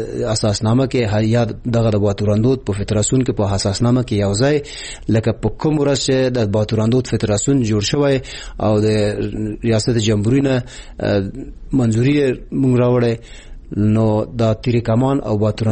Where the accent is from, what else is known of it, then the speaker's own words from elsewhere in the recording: Afghanistan; مونږ افغانان یو